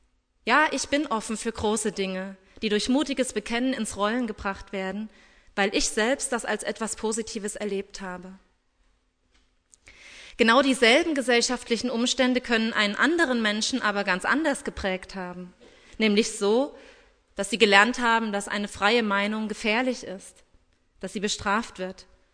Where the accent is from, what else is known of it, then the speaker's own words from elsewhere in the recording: Germany; Wenn ich zum Beispiel an meine Kindheit im System der DDR denke